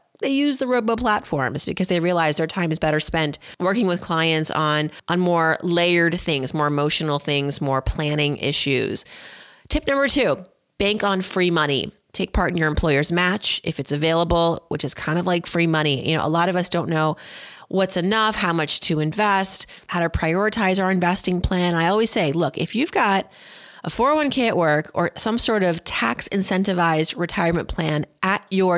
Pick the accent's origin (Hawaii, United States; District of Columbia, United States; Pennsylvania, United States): Pennsylvania, United States; Philadelphia; But, you know, I'm partially from Philadelphia, so got to root for the Eagles.